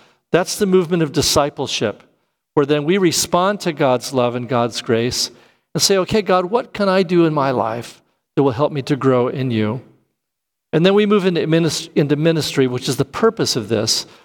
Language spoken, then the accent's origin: English; California, United States; I grew up in Southern California growing avocados.